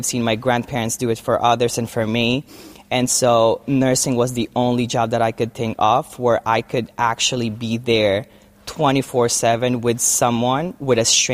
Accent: Philippines; As Filipino, we have to break our our tradition and the cycle that we grew up in the Philippines or in our culture.

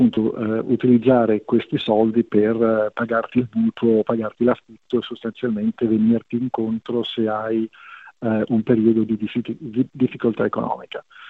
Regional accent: Liguria, Italy; quindi da economista e da ligure insomma i conti bisogna più o meno cercare di farli quadrare

